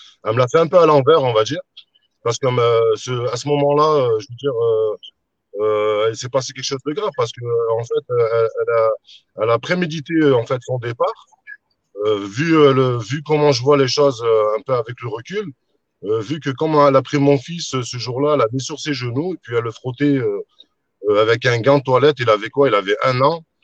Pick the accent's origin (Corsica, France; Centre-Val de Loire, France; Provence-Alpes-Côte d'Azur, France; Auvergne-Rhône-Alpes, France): Auvergne-Rhône-Alpes, France; Valence; moi je suis de Valence, Jude Valange